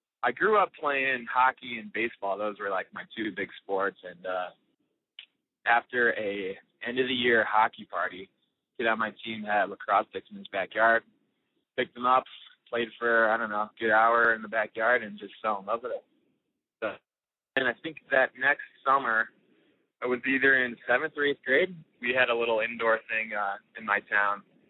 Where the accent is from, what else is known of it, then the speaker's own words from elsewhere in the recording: New York, United States; I'm from Central New York originally. So a school in Connecticut, especially a small school like that, doesn't really jump out at people.